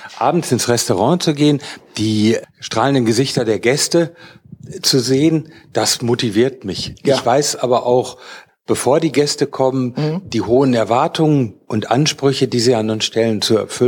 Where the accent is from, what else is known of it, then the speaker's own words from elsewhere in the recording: North Rhine-Westphalia, Germany; Ich bin Westfale.